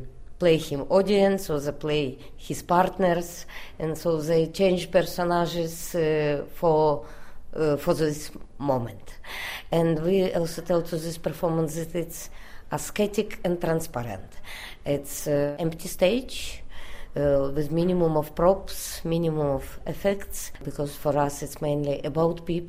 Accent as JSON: {"language": "English", "country": "Russia", "second_language": "English"}